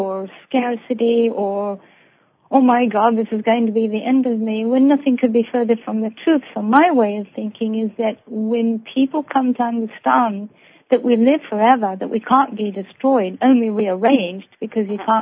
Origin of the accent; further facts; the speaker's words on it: Blackpool, North West England, United Kingdom; born there; you and I are both war babies, and I was born in Blackpool in 1942 when the Blitz was taking place.